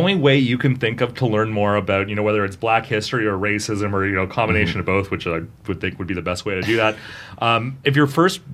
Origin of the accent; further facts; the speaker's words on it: Canada; I've got a fucking maple leaf tattooed on my chest. Like, I know I'm Canadian.